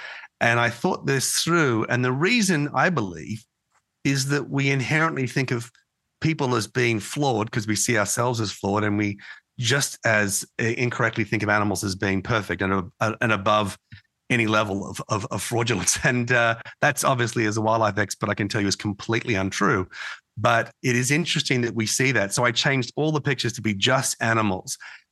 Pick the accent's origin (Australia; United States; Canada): Australia; And I don't know whether it's being Australian, this notion of suck it up and get on with it kind of thing, or she'll be right, shrug it off, don't worry about it.